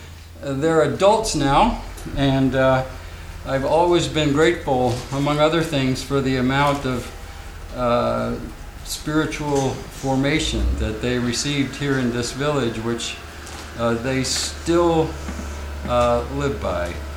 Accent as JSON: {"language": "English", "town": "Valparaiso", "region": "Indiana", "country": "United States", "said": "from Valparaiso, Indiana, and very grateful to be here."}